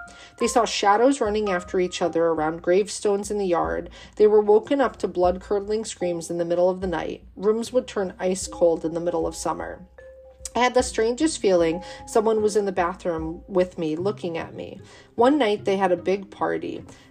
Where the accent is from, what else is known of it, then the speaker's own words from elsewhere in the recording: Clifton Park, New York, United States; I'm from Clifton Park, but my friends from Waterford told me later